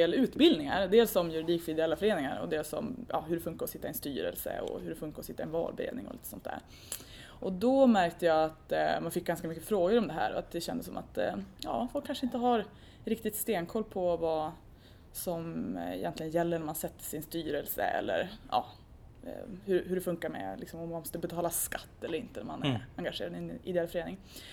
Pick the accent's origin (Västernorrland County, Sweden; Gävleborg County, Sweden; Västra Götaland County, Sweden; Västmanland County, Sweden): Västernorrland County, Sweden; Örnsköldsvik; now in Stockholm, Sweden; Och jag kommer ursprungligen från Örnsköldsvik, 27 år gammal.